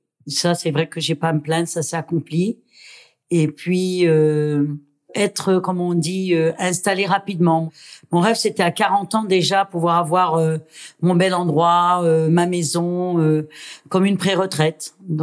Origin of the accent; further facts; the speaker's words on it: France; also born or lived in Constantine, Algeria; moi, en fait, je suis issue d'une famille algérienne. Je suis née à Constantine, mais j'ai été élevée en banlieue, en France.